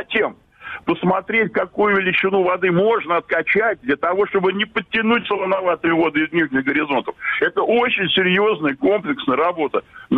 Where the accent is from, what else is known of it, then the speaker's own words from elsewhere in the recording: Belarus; мы, блин, белорусы